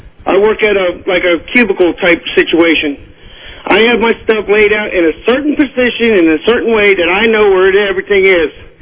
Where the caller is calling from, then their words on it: Landover, Maryland, United States; Hey, I'm calling from Landover.